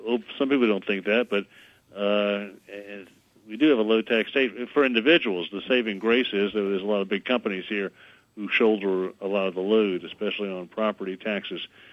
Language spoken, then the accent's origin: English; Baton Rouge, Louisiana, United States; born there; My family is from New Orleans, and I was born in Baton Rouge, but I've always had just a very strong connection to the city.